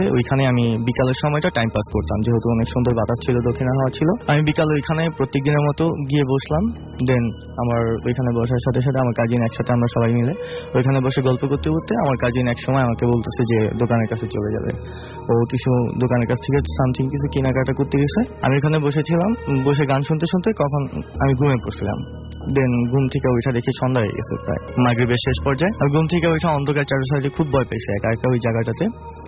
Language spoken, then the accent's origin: Bangla; Chandpur, Chittagong Division, Bangladesh; now in Dhaka, Bangladesh; আমার দেশের বাড়ি, আমার গ্রামের বাড়ি চাঁদপুরে। সো আমার গ্রামের বাড়িতে আমি তখন অনেক দিন পরে গেছিলাম। আমার গ্রামের বাড়িটা একেবারে অজপাড়া, একেবারে ছোট্ট একটি গ্রাম।